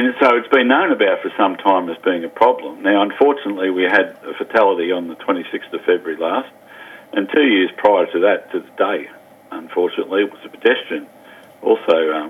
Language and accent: English; Melbourne, Victoria, Australia; And I grew up in Melbourne, Steve.